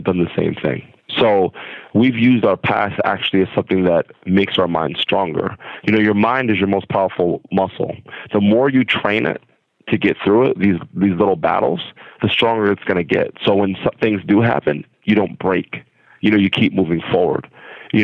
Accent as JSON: {"language": "English", "town": "Passaic", "region": "New Jersey", "country": "United States", "tie": "born or raised there", "said": "We'll go down to my hometown of Passaic, New Jersey, and we will make change happen."}